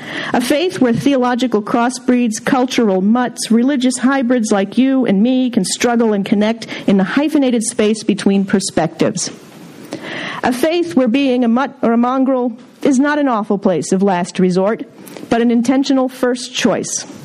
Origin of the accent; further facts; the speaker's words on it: India; Growing up in India, I felt like a social outcast, a cultural hyphen, a religious hybrid, an only child of a short-lived marriage between a lower caste Muslim father and an upper caste Hindu mother.